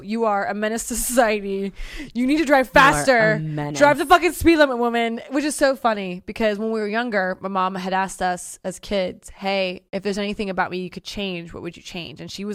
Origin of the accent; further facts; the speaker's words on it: St. Louis, Missouri, United States; Okay, so I grew up in St. Louis, Missouri.